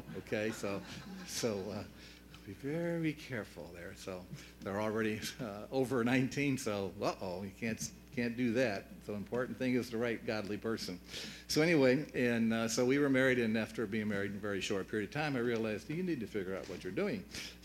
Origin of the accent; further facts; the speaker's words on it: Painesville, Ohio, United States; also born or lived in Mentor; But I was born in Painesville, and I guess we lived in Mentor for a couple of years